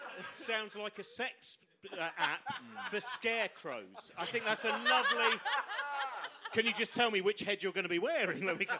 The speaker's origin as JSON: {"language": "English", "town": "Chorleywood", "region": "East of England", "country": "United Kingdom", "tie": "born or raised there", "said": "And there was a boy where I grew up in Chorley Wood"}